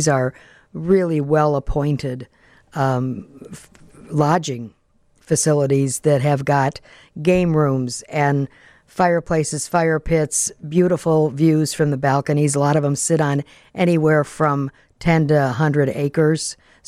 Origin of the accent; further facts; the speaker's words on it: Bradley, Illinois, United States; I grew up in Kankakee County.